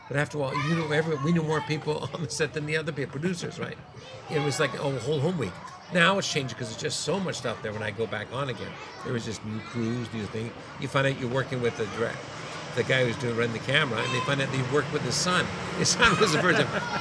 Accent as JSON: {"language": "English", "town": "Winnipeg", "region": "Manitoba", "country": "Canada", "accent": "kind of American accent", "said": "I'm from Winnipeg, and I sort of have a kind of American accent because I talk through my nose a lot"}